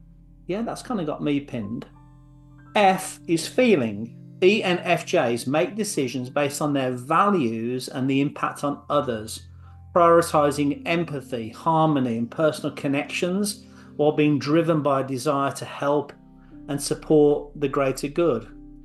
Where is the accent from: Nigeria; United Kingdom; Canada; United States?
United Kingdom; England; As a kid growing up in England, I was into what I regarded as the coolest bands of my time.